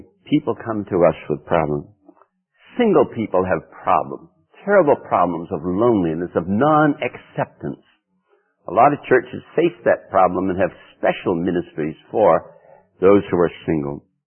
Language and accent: English; New England, United States; when I came up from New England here, and I've said this before probably, and I had a funeral, and I saw women at the funeral in pantsuits. I nearly fell in the grave from shock. You know, I'd never seen that before in New England.